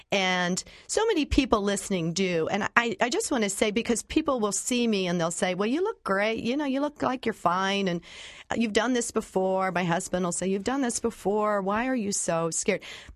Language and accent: English; Columbus, Ohio, United States; I grew up on the west side. I was born on Eakin Road and later moved to Talbot Place. I went to several different Catholic schools on the west side